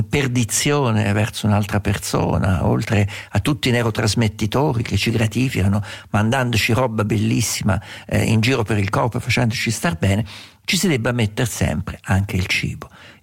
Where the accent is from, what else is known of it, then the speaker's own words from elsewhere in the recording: Umbria, Italy; essendo io umbro